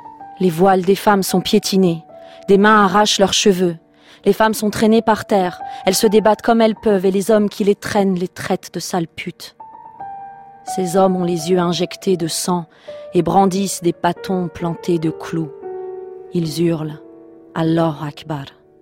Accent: Paris, Île-de-France, France; also born or lived in Tehran / Beijing / Istanbul; Je suis née à Téhéran, j'ai grandi à Paris, je suis allée vivre à Pékin, je suis ensuite allée à Istanbul, j'ai voyagé en Inde, au Cambodge, etc.

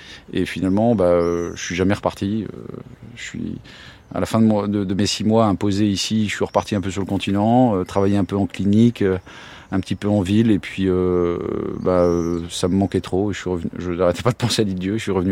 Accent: Brest, Brittany, France; Moi, je suis né à Brest. Je suis brestois

